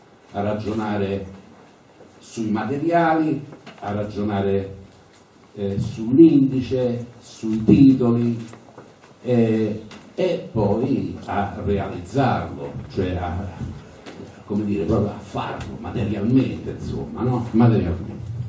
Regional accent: Falconara Albanese, Calabria, Italy; born there; Io sono nato a Falconara Albanese, quindi anche se poi, diciamo, la mia base operativa è ad Amantea

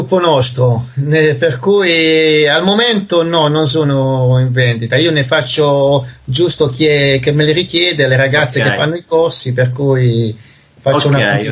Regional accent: Barletta, Apulia, Italy; now in Fano, Italy; Io sono pugliese, ovviamente, e sono di Barletta

